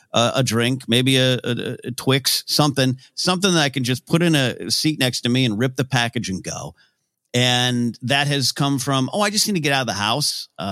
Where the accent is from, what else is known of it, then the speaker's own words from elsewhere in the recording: Pismo Beach, California, United States; My hometown area, Pismo Beach, famous for clams. When I first moved there, you could still legally clam on the beach.